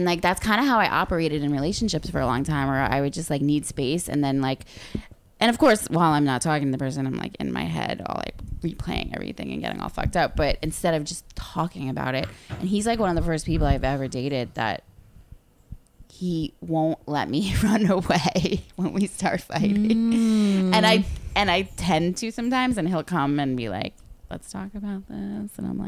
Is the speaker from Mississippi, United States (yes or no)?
no; New York, United States; Like, I grew up, I mean, I'm from New York and he's a champion debate master.